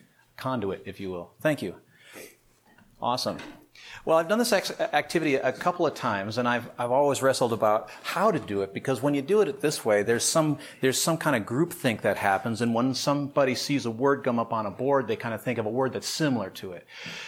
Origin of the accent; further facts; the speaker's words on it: Portland, United States; As Sharon said, I come from Portland.